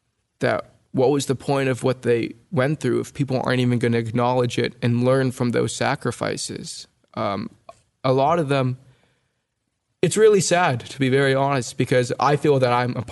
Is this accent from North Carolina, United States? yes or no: no; California, United States; Because what people don't understand is that my parents immigrated from India. My sister and I were born and raised in California.